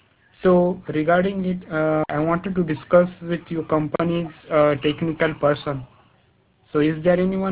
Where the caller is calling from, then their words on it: India; English is a second language; Hello, it's … I'm calling from India.